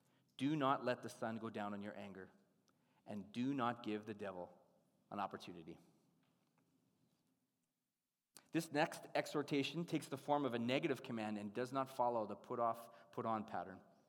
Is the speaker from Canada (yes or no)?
yes; Canada; I'm Canadian, we don't have interstates.